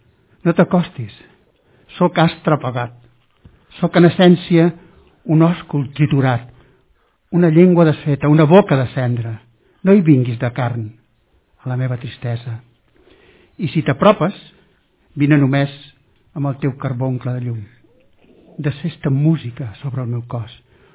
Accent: Valencian Community, Spain; que som valencians, que hi podem fer

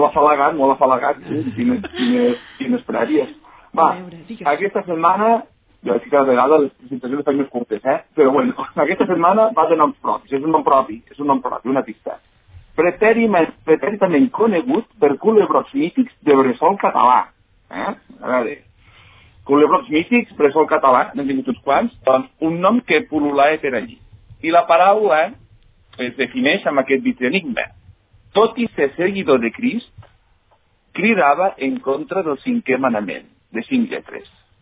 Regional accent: Vimbodí, Catalonia, Spain; also born or lived in Lleida

